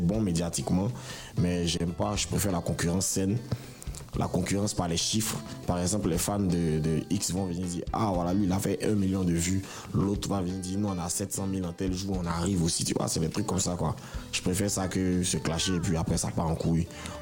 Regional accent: Abidjan, Côte d’Ivoire; also born or lived in Port-Bouët; Je suis né à Port-Boué, mais j'ai grandi à Cocody.

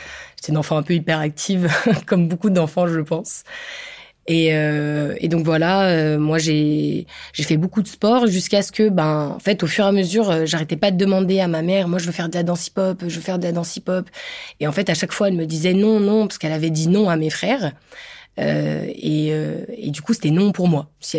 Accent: Lyon, Auvergne-Rhône-Alpes, France; je suis née à Lyon, d'une famille de 5 personnes, avec 2 grands frères. J'ai vécu toute ma vie à Lyon, donc produit 100% lyonnais, mais qui a bougé un peu dans différents arrondissements de Lyon.

